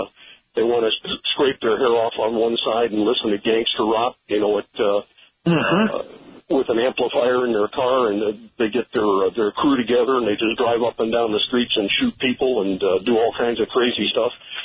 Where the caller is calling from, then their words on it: Creal Springs, Illinois, United States; I'm calling from Creole Springs, just south of Marion.